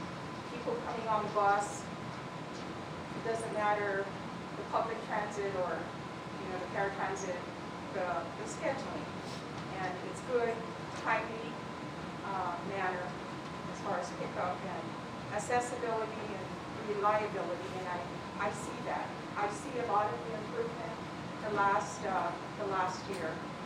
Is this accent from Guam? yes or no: yes; Guam; and also I am from Guam, and I just see the improvement with the administration.